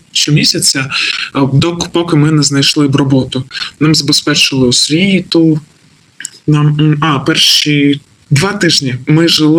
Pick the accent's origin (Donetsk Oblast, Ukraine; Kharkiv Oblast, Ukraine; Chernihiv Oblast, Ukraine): Donetsk Oblast, Ukraine; Donetsk; moved away as an adult; Я з Донецька займалася тим, що онлайн вчила учнів англійської мови. Ми вирішили їхати з Донецька вже 18 лютого.